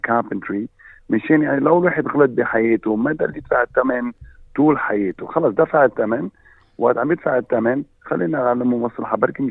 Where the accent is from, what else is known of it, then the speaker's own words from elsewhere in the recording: Lebanon; now in Australia; أنا خصوصاً أنا واحد جاي من لبنان أصلي